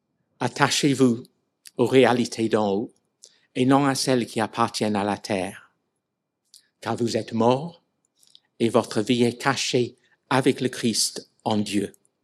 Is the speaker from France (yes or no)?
no; England, United Kingdom; French is a second language; de ma double nationalité. Je reste anglais, et il y a des traits évidents de mes origines. Donc, mon accent